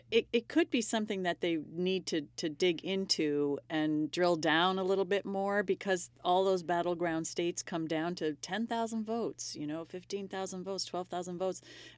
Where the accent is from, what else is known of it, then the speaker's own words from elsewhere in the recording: Canada; that's the thing for me as a Canadian that is like continual, and I'm sure for so many Americans, which I am also